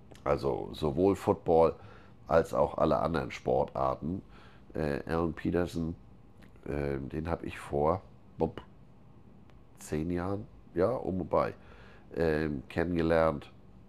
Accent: Flensburg, Schleswig-Holstein, Germany; da wo ich herkomme, da ist dein Name ein Sammelbegriff. Also bei uns oben in Flensburg, Hansen, Petersen, gibt es mehr als zwei.

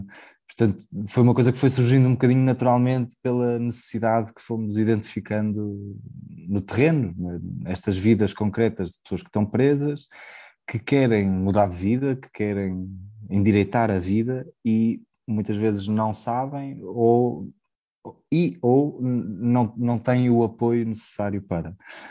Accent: Porto, Portugal; now in Lisbon, Portugal; sou do Porto, vivo em Lisboa, casado, tenho duas filhas.

